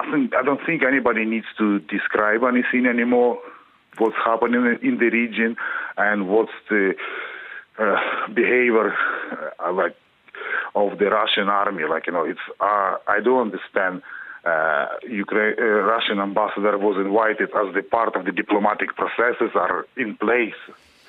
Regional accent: Ireland; I'm an Irish citizen.

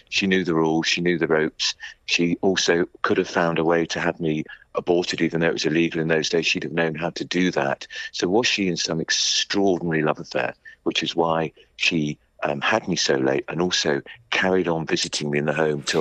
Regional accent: Bristol, South West England, United Kingdom; born there; I was born in Bristol, she worked in Birmingham, she took no chances that anybody would find her.

